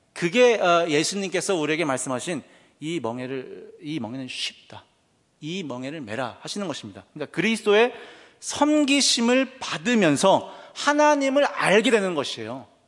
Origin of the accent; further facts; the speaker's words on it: Jeju, South Korea; 전 고향이 제주도입니다. 한라산 등산을 이제 자주 엄청나게 하죠.